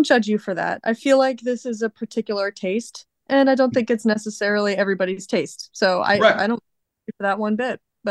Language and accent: English; Orlando, Florida, United States; My favorite ride at Disney growing up, I grew up in Orlando.